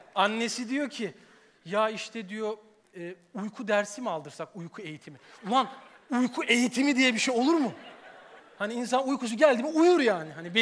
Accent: Of, Trabzon, Turkey; Şimdi ofluyum ben, Trabzonluyum. Bizde öyle gariplikler vardır.

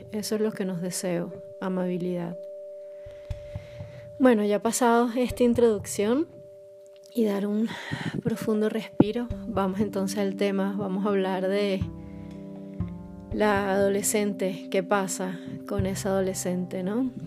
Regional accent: Caracas, Capital District, Venezuela; now in Poland; soy venezolana, caraqueña y vivo en Polonia, al sur de Polonia, en una pequeña ciudad.

